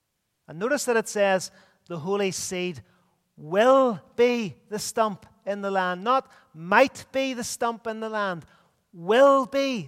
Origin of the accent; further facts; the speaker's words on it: Belfast, Northern Ireland, United Kingdom; I remember growing up in Belfast, down near the docks, there used to be an oil refinery.